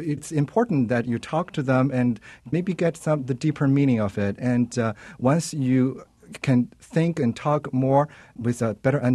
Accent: China; moved away as an adult; I was born and raised in China. I came to this country when I was 26, 12 years ago.

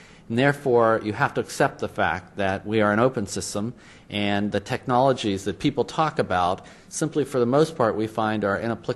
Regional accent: Pittsburgh, Pennsylvania, United States; also born or lived in Philadelphia; I was originally from Pittsburgh, spent most of my adult life in Philadelphia.

